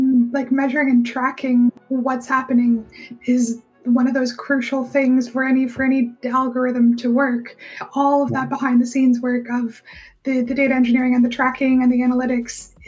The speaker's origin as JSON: {"language": "English", "country": "Canada", "lives_now": "United Kingdom", "said": "so I'm Canadian, and people in the UK where I live always apologize that the UK can't handle snow."}